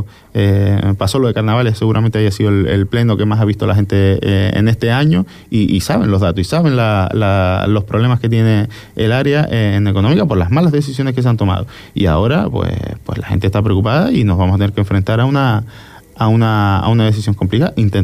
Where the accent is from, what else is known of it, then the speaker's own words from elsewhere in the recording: El Cotillo, Canary Islands, Spain; yo siempre pongo el mismo ejemplo, que yo soy del Cotillo